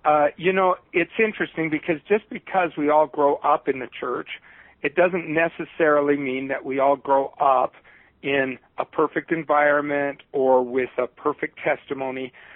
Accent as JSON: {"language": "English", "country": "Ethiopia", "tie": "born or raised there", "said": "I grew up in Ethiopia, Africa. My dad was over there setting up a teacher college to help train teachers and improve education in Ethiopia."}